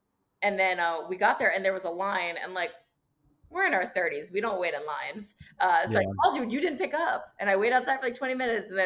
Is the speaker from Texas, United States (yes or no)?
no; Montclair, New Jersey, United States; So I grew up in Montclair, New Jersey, so I am